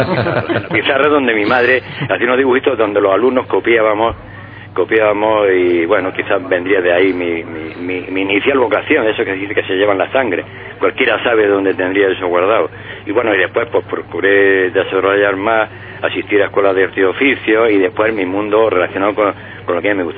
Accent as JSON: {"language": "Spanish", "town": "Almería", "region": "Andalusia", "country": "Spain", "tie": "born or raised there", "said": "No, bueno, porque de pequeño yo en Almería, en el colegio de Cesano"}